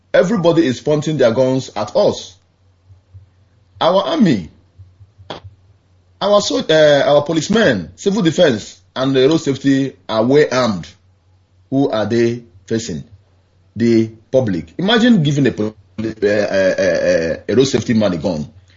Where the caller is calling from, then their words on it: Port Harcourt, Rivers, Nigeria; I'm calling from Iguocha in Port Harcourt.